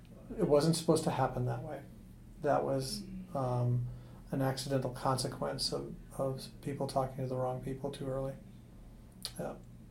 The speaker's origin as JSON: {"language": "English", "town": "Manitowoc", "region": "Wisconsin", "country": "United States", "tie": "born or raised there", "said": "Which happens to be my hometown."}